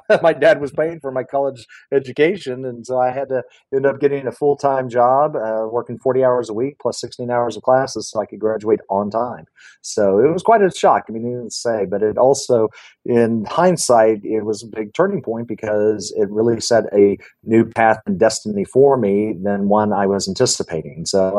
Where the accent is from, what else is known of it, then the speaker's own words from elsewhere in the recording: Houston, Texas, United States; born there; also born or lived in Austin; I was born in Houston, and my family is all from Houston. And for most of my life, I went to a boarding school in Austin at a little place called St. Stephen's